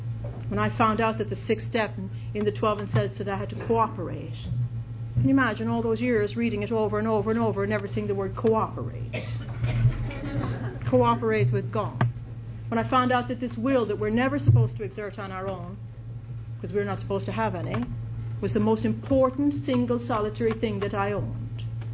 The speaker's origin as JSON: {"language": "English", "country": "Ireland", "said": "Probably the only thing that's significant is that I'm Irish, and that's almost a given, you know."}